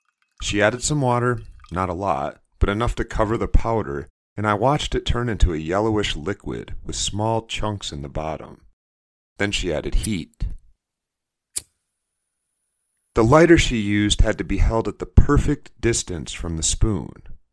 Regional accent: United States; I grew up in the United States, land of Hollywood misrepresentations.

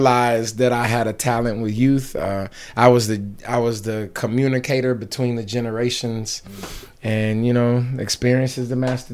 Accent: St. Louis, Missouri, United States; I grew up outside St. Louis west suburbs, and you know, it was, you know, I called it Pleasantville because it was just like the movie out there.

